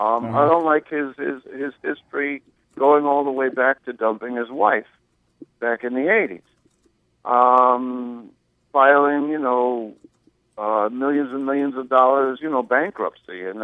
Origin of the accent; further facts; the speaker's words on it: New York, United States; I'm from New York, but I didn't hear what was said last night.